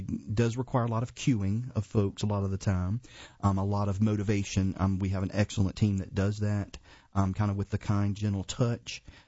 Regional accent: New Orleans, Louisiana, United States; moved away as an adult; now in Fuquay, United States; We're from New Orleans, and so it's kind of a whole different culture there, of course.

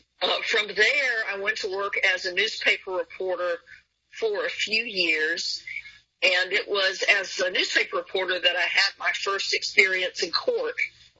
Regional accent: Raleigh, North Carolina, United States; But outside of court … I grew up in Raleigh.

